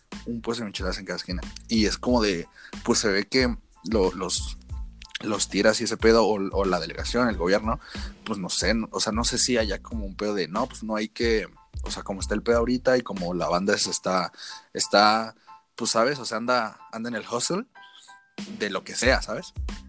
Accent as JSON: {"language": "Spanish", "region": "Mexico City", "country": "Mexico", "said": "por Torres, ajá, de Potrero. Porque de por acá somos, ¿no? Del Álvaro Obregón, delegación."}